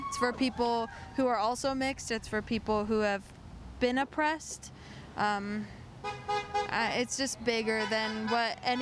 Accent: Warrenton, United States; I'm also from Warrenton.

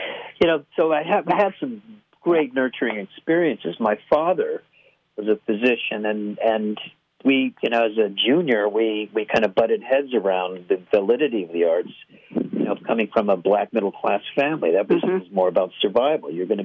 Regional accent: Chicago, Illinois, United States; growing up in Chicago, the architecture and the, you know, it's a design town

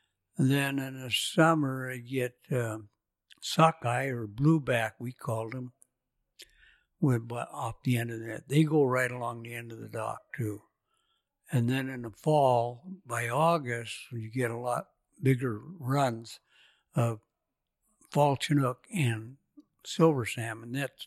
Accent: Astoria, Oregon, United States; Well, I grew up here in Astoria, just a few blocks across from the mill pond, actually. And went to school, Astor School, Astoria High in Oregon State.

